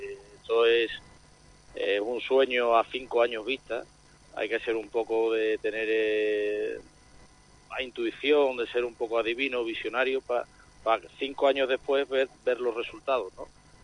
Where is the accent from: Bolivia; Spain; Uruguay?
Spain; Huelva, Andalusia; en mi tierra es donde me he criado, soy de Huelva 100%